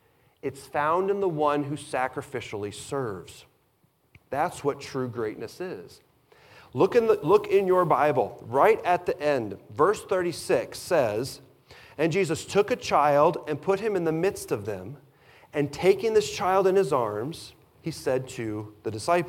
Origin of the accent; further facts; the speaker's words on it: Illinois, United States; I was born and raised in Illinois. It's flat. Corn, pigs, and flat.